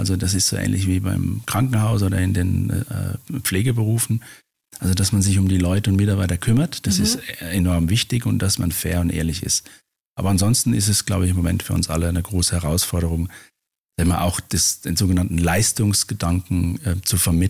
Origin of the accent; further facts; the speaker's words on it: Rhineland-Palatinate, Germany; born there; Also meine Eltern hatten einen kleinen Gastronomiebetrieb in der Südpfalz. Ich bin ein gebürtiger Pfälzer. Rheinpfälzer.